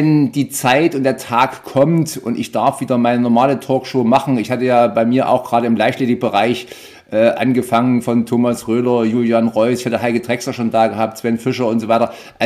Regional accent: Thuringia, Germany; Ja, aber wir sind doch Thüringer, Jonathan.

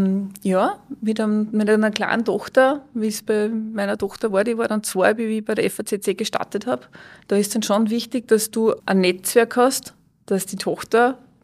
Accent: Upper Austria, Austria; Ich komme aus dem Innviertel.

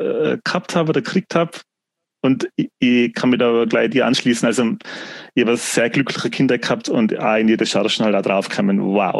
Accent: Tyrol, Austria; ich komme ja aus der Fern und wir sind früher oft nach Deutschland gefahren zum Einkaufen, nämlich nach Füssen und nach Kempten.

